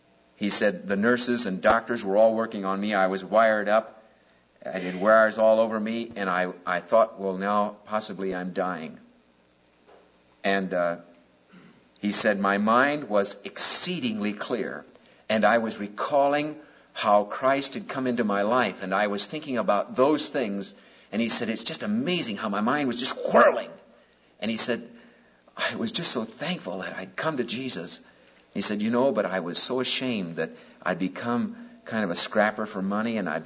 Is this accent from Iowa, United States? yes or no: yes; Des Moines, Iowa, United States; that young guy that came, I grew up with in Des Moines, Iowa, was a friend of my sister Charlotte and me